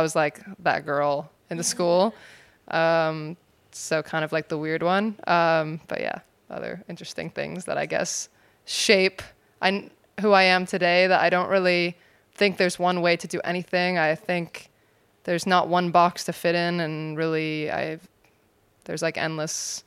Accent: California, United States; I grew up in California, in America, but culturally, my parents are Middle Eastern.

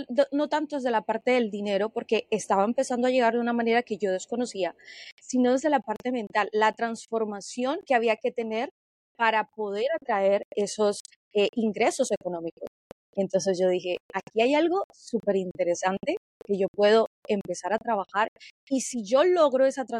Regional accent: Spain; Y yo vivía en España, yo me crié allá en España.

